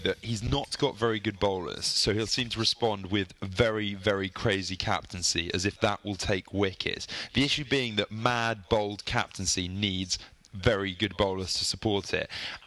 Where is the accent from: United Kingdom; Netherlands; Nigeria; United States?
United Kingdom; England; I think he's that sort of a player that I just don't want to see in that Australian 11 as an Englishman.